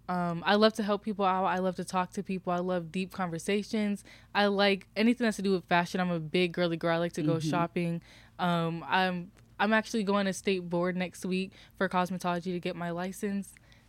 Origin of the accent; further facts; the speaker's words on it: Ashtabula, Ohio, United States; now in Cleveland, United States; when I moved to Cleveland, like that's when it started. I was like, oh wow, because like I'm from Ashtabula. It's a small city, so everyone knew me.